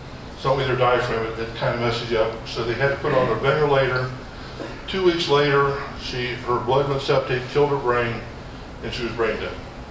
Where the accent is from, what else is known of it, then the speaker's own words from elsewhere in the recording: Fort Thomas, Kentucky, United States; now in Georgia, United States; I'm from Northern Kentucky, from Fort Thomas and Newport.